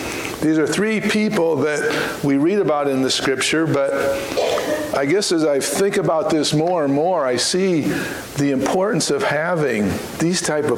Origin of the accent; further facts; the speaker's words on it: Iowa, United States; At the University of Iowa, you have to forgive me for going there, but I'm from Iowa originally, and we're Hawkeyes.